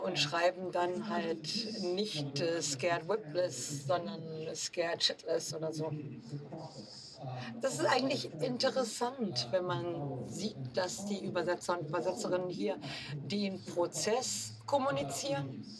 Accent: Mexico; Und wir als Mexikaner, Mexikanerinnen finden immer Wege, die Sprache irgendwie so zu drehen und zu wenden, dass sie uns gefällt.

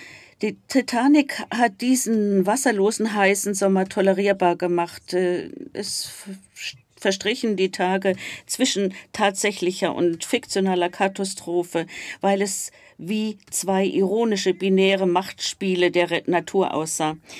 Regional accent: Iran; Ich bin aufgewachsen im Iran mit diesen alten Mythen, mit all diesen übernatürlichen Geschöpfen.

